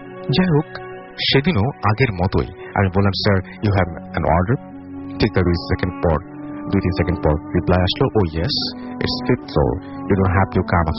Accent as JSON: {"language": "Bangla", "town": "Raozan", "region": "Chittagong Division", "country": "Bangladesh", "tie": "born or raised there", "lives_now": "Netherlands", "said": "আমার দেশের বাড়ি চিটাগংয়ের রাউজানে। আমি হল্যান্ডে থাকি, হল্যান্ডে একটা ইউনিভার্সিটিতে আমি applied science and international business নিয়ে পড়ছি।"}